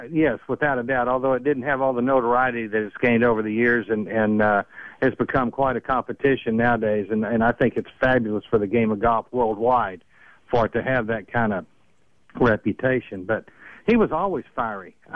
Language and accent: English; Kerrville, Texas, United States; I grew up in Kerrville, Texas.